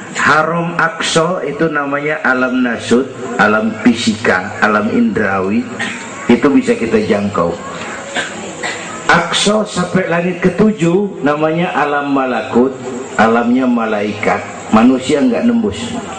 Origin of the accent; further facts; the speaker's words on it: Petamburan, Jakarta, Indonesia; Tahun 50-an kita orang Petamburan kalau pergi haji ke Mekah 6 bulan, tahun 50-an 6 bulan, orang udah pada lupa aja baru pulang tuh.